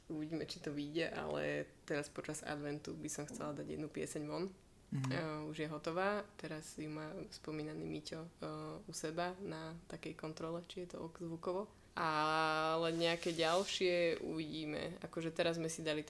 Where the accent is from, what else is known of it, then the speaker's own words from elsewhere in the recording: Prievidza, Trenčín Region, Slovakia; tak pre mňa asi aj tým, že však sme z Prievidze